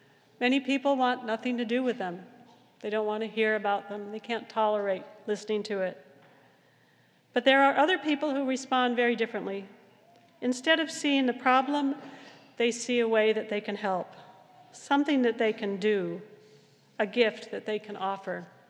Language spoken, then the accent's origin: English; California, United States; He comes from my home state of California, and he's a celebrity chef in Los Angeles.